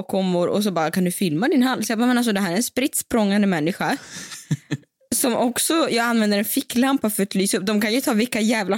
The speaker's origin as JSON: {"language": "Swedish", "region": "Siberia", "country": "Russia", "lives_now": "Sweden", "said": "det faktum att jag är från Sibirien. Det här är liksom, det ligger i mitt blod och natur att klara mig vid extremväder."}